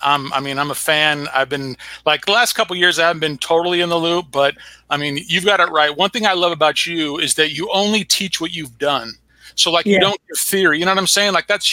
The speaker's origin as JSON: {"language": "English", "region": "California", "country": "United States", "said": "I'm from California."}